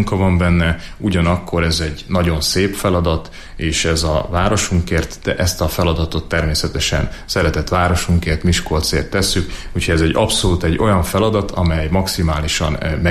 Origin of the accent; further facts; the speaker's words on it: Lučenec, Banská Bystrica Region, Slovakia; now in Hungary; Én eredetileg felvidéki magyar vagyok, és én Losonc városában töltöttem a gyermekkoromat, majd utána költöztem Magyarországra.